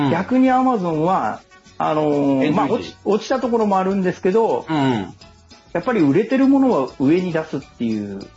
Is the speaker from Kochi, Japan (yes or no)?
no; Fukushima, Japan; 菊池さんも自分も福島ですから、